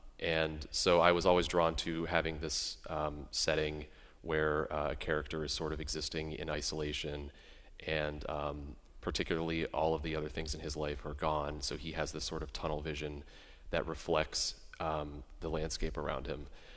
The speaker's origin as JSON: {"language": "English", "region": "Ohio", "country": "United States", "also_born_or_lived": "Miami", "lives_now": "Brooklyn, United States", "said": "So, yeah, I'm from Ohio originally, and I've lived in Miami, Florida for college, and then now Julie and I live in Brooklyn, New York"}